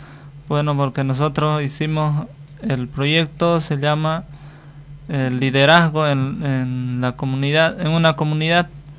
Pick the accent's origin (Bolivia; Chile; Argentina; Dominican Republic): Bolivia; Concepción, Santa Cruz; Vengo del municipio de Concepción, de la TCO Monteverde, Comunidad Puerto San Pedro.